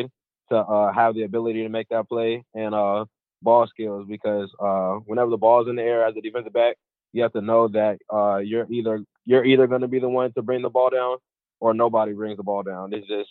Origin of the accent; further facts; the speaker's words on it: St. Petersburg, Florida, United States; since it's in St. Petersburg, my hometown